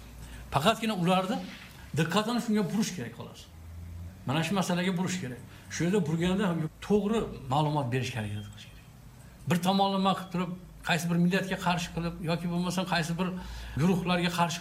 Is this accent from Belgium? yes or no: no; Uzbekistan; Sen, siz Özbeksiz mi dedim, Özbeğim ben, keyin gaplaşamayız dedim.